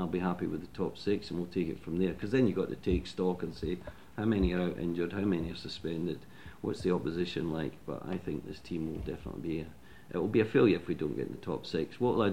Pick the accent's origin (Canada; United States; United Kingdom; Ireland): United Kingdom; Scotland; being Scottish, I want value for money